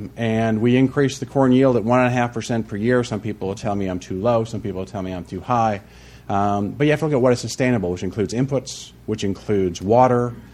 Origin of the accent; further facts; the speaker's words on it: Wisconsin, United States; back in my home state of Wisconsin